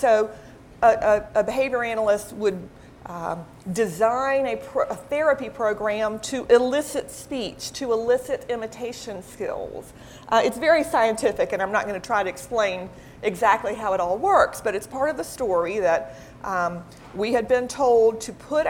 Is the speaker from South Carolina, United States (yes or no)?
yes; South Carolina, United States; now in Washington, United States; Neither of us is from D.C. He's from Boston. I'm from South Carolina, which you can probably tell.